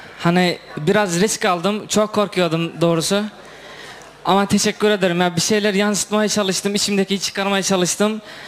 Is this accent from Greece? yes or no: no; Kerki, Lebap Region, Turkmenistan; now in Turkey; Lebap, Kerki'den.